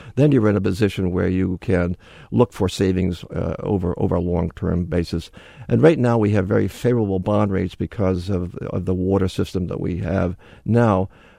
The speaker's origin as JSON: {"language": "English", "town": "Pawtucket", "region": "Rhode Island", "country": "United States", "tie": "born or raised there", "said": "Pawtucket, my hometown, spent years trying to deal with that issue, finally got to the point where they had to put a whole new plant"}